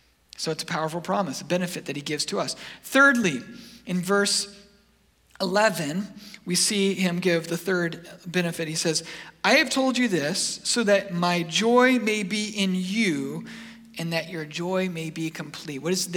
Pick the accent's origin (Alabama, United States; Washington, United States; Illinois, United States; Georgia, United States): Washington, United States; And I grew up in Washington State, so I was all about like collecting Ken Griffey Jr.